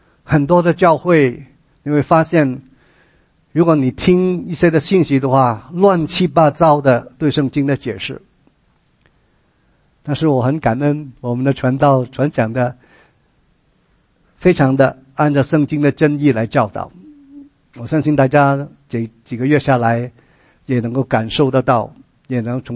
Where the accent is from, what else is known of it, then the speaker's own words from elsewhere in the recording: China; 我发觉我们中国人好像不太习惯去问